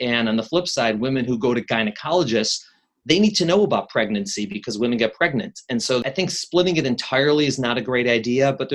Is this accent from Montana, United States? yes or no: no; Chicago, Illinois, United States; now in New York, United States; I've been in New York longer than I've been in Chicago, but I still tell people I'm from Chicago.